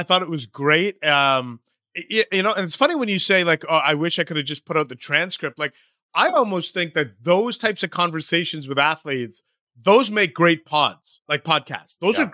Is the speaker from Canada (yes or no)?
yes; Canada; born there; also born or lived in Michigan, United States; But I was born in Canada.